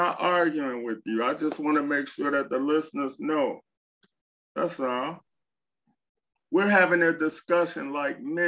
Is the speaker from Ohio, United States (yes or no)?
no; Chicago, Illinois, United States; I understand the rules of the street. I'm from Chicago. I'm a traveling vice lord.